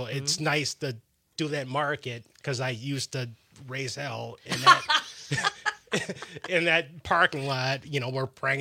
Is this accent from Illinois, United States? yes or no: no; Wisconsin, United States; Yeah, so I'm born and raised in Wisconsin. My mother is from Wisconsin. My grandmother, you know, migrated to Wisconsin, so we're like three generations deep, like back to the 30s.